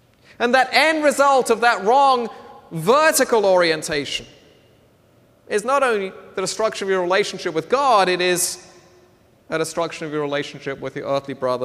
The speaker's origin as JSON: {"language": "English", "region": "Scotland", "country": "United Kingdom", "said": "I'm Scottish, right? So it's a national besetting sin"}